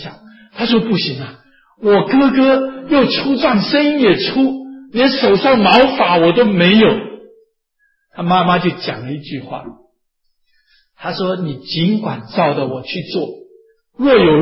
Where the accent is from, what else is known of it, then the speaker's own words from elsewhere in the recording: Taiwan; 我是1951年出生的嘛，台湾最苦的时候从小就很苦嘛